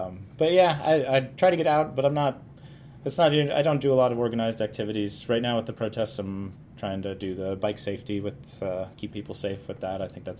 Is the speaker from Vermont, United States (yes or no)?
no; Iowa City, Iowa, United States; I grew up there in Iowa City, and then I went to college in northern New York, 7 hours from New York City.